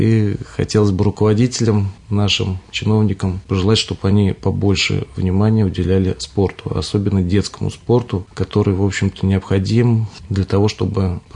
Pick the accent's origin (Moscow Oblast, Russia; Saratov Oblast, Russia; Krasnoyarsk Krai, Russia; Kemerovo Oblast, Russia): Moscow Oblast, Russia; Zhukovsky; born there; Родился в Жуковском, жил в Родниках, сейчас в Островцах живу.